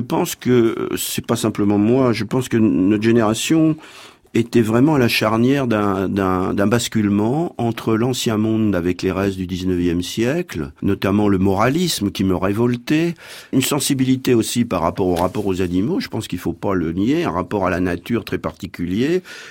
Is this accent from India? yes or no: no; Équeurdreville, Normandy, France; born there; Bah, je suis né à Écœur-de-Reville, qui était